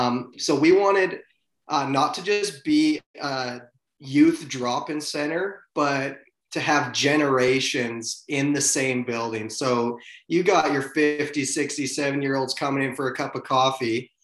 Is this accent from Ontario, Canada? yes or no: no; High Prairie, Alberta, Canada; born there; So, I was born in High Prairie, and I was actually thinking of this today. The first memories I have of High Prairie is living in my grandma's house